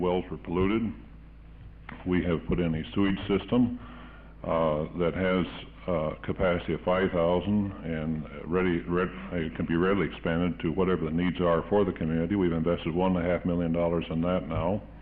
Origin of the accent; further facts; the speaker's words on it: Wilsonville, Oregon, United States; from Wilsonville, Oregon